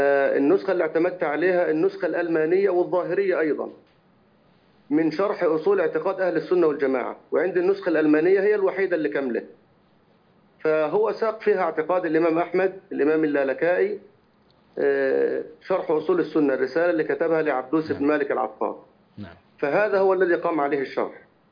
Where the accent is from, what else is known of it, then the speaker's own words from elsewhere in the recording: Egypt; درست أكثرها في عندنا في مصر في مجمع الفرقان